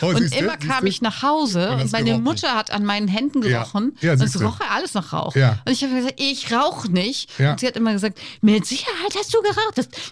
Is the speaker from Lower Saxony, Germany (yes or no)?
yes; Twistringen, Lower Saxony, Germany; Ich bin ja in Twistringen geboren, im katholischen Twistringen.